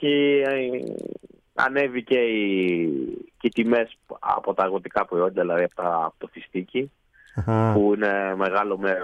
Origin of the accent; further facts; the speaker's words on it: Aegina, Attica, Greece; Ο πατέρας μου από τη Σύρο, η μάνα μου από την Αίγινα, αλλά εγώ μεγάλωσα στην Αίγινα.